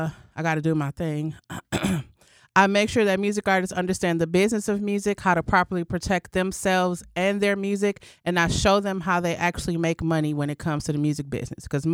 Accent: Milwaukee, Wisconsin, United States; Well, I grew up in a musically inclined family, so everybody around me was doing music.

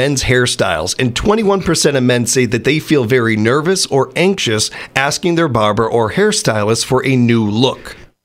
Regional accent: Illinois, United States; And I grew up in Illinois.

